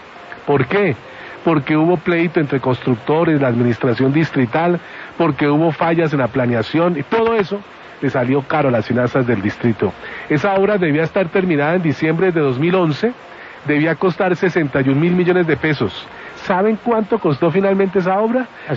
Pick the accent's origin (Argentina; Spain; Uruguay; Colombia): Colombia; Bogotá; somos todos los bogotanos que pagamos impuestos.